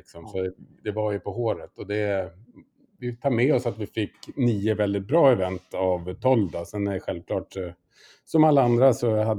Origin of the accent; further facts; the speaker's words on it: Sweden; som svensk är man ju lite naivt inställd till just faran med laviner